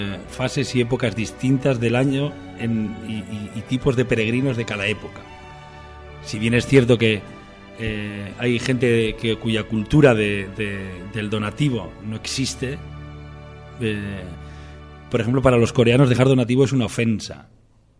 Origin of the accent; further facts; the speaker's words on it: Santander, Cantabria, Spain; No, yo soy de Santander. Uh-huh. Soy de Santander.